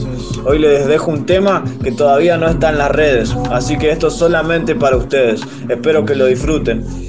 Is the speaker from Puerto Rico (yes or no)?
no; Chos Malal, Neuquén, Argentina; now in El Bolsón, Argentina; Soy de Chosmalal, pero ahora vivo en Bolsón, lugar al que llegué persiguiendo el movimiento hip hop y tratando de escaparme de la calle y sus enredos.